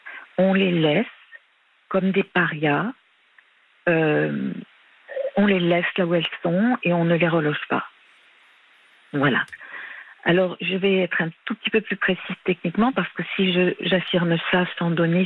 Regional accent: Paris, Île-de-France, France; je suis parisienne. J'habite à Paris, dans une chambre de service sous un toit.

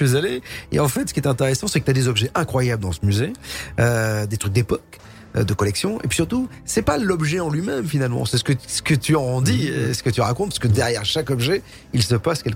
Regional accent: Toulouse, Occitanie, France; Putain, je suis Toulousain, merde.

